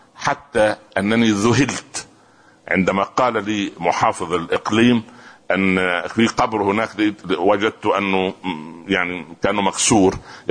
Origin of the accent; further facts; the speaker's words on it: Minya Governorate, Egypt; born there; مدينة اسمها البهنسة قريبة من قريتي التي ولدت فيها 50 كيلو متر.